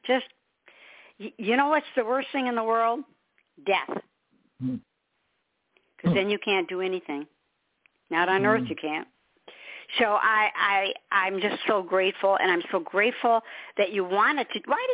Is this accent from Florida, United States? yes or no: no; Michigan, United States; now in South Carolina, United States; I'm in South Carolina, so I'm not far. We're lucky. We're in the land of nice weather usually. And I came from Michigan, land of ice and snow. Never want to go back.